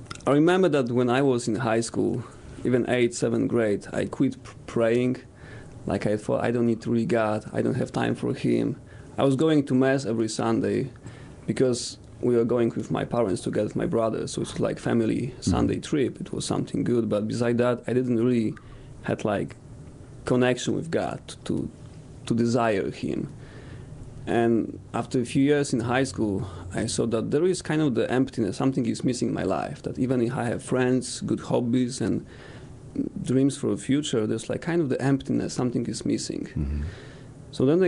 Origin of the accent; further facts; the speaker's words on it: Poland; So, yes, I grew up in Poland in a small village, 200 families.